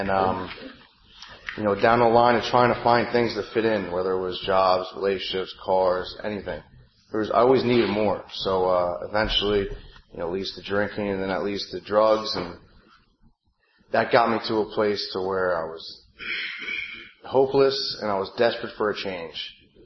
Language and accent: English; New Jersey, United States; I'm 31. I'm from New Jersey, a small little country town in northern Jersey.